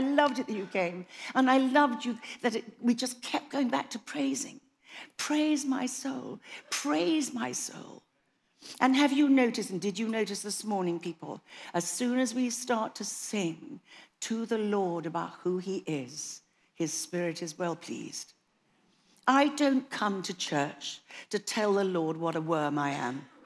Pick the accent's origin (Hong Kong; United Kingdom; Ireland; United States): United Kingdom; Scotland; Well, I'm a Scot, as you know, and I was brought up on Scottish metrical psalms